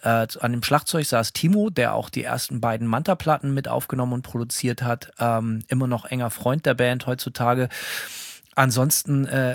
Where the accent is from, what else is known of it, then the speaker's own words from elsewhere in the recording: Bremen, Germany; now in United States; Also ich bin ja auch in Bremen Luftlinie vom Weserstadion geboren und aufgewachsen, konnte da halt auch so hinlaufen.